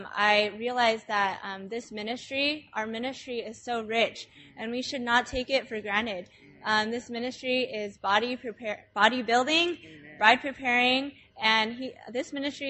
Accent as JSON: {"language": "English", "region": "California", "country": "United States", "tie": "born or raised there", "said": "So I grew up in the church life in Southern California"}